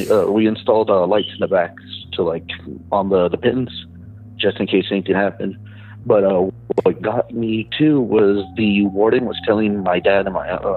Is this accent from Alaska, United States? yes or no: no; Texas, United States; I'm from South Texas.